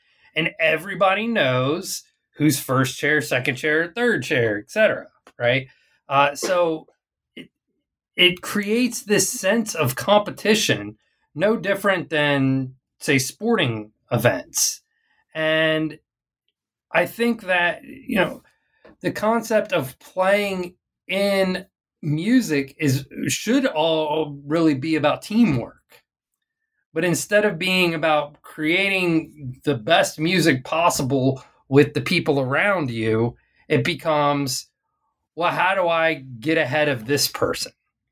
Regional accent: Virginia, United States; born or raised there

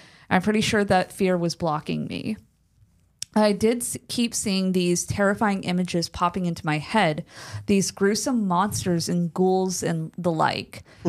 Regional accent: Atlanta, Georgia, United States; now in Savannah, United States; Our house is just a mile and a half outside of the city limits of Savannah. We are originally from Atlanta

